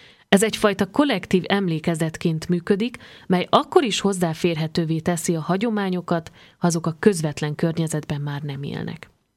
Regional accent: Joseni, Harghita, Romania; nekem elsősorban szülőfalum, Gyergyóalfalu jut eszembe.

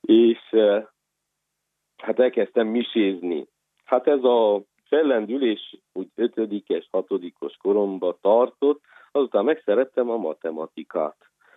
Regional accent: Brașov, Brașov County, Romania; Én Brassóba születtem 1978. április 15-én. Iskoláimat, tanulmányaimat Brassóban végeztem. Magyar iskolában jártam az Áprili Lajos Liceumban.

